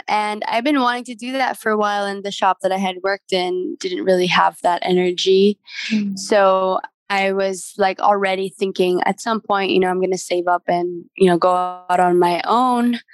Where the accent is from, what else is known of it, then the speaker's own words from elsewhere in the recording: Dumaguete, Central Visayas, Philippines; born there; I was born here in the Philippines. I was born in Dumaguete.